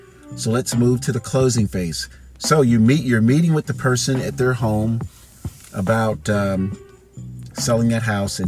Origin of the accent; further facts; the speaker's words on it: Fort Myers, Florida, United States; born there; even in Florida, where I was born down in Fort Myers